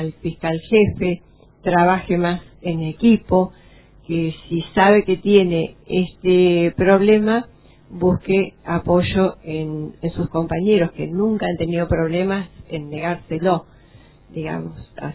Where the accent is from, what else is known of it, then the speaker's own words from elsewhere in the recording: Esquel, Chubut, Argentina; Yo que soy de Esquel